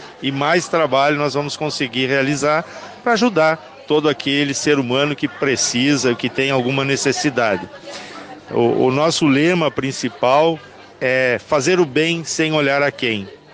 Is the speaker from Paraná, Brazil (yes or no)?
no; Rio Grande do Sul, Brazil; É só sendo gaúcho mesmo para poder resistir com tudo isso.